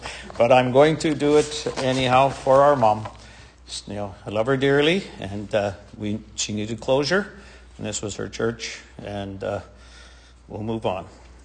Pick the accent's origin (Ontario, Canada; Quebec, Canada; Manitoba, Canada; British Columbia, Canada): British Columbia, Canada; Coquitlam; Mom and Dad raised us four kids, and we grew up happily in Coquitlam in a house that Mom and Dad had built.